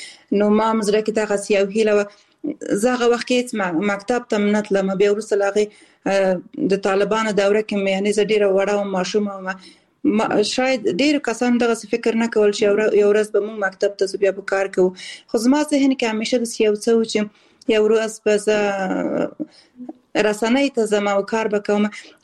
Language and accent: Pashto; Balkh, Afghanistan; born there; also born or lived in Khost / Kabul / Kunduz; او زه اصل د خوست ولایت یم خو زیږیدلې په بلخ ولایت کې یم او زده کړې مې په کابل کې او په کندز ولایت کې کړې دي.